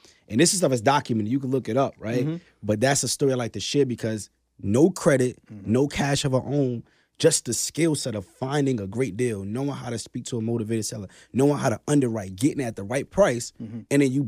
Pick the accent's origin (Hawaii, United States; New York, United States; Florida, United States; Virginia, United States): New York, United States; Brooklyn; So I'm growing up in Brooklyn. I'm seeing gangbangers. I'm seeing drug dealers. I'm seeing scammers.